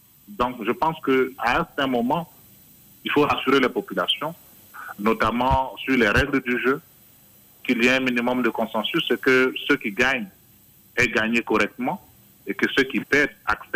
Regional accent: Côte d’Ivoire; Je pense qu'en tant qu'Ivoirien, il faut rester optimiste

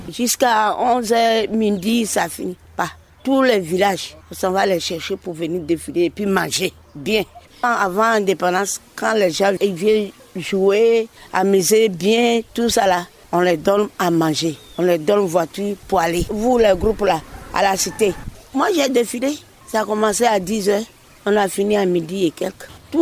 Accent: Dimbokro, Lacs, Côte d’Ivoire; born there; Je suis née à Dimokro.

